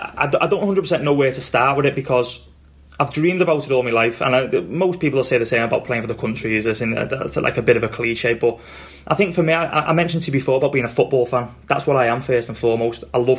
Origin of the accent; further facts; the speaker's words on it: England, United Kingdom; I'm from England. I love England. I love everything about it